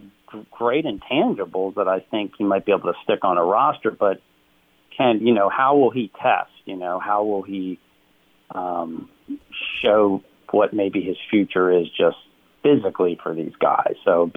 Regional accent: United States; Well, because I'm from York County again, yep.

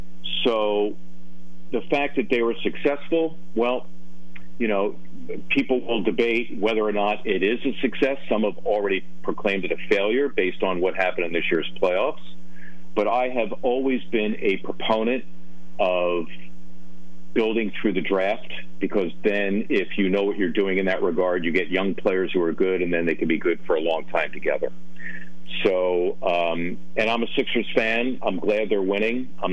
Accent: Philadelphia, Pennsylvania, United States; I'm a kid from Northeast Philly.

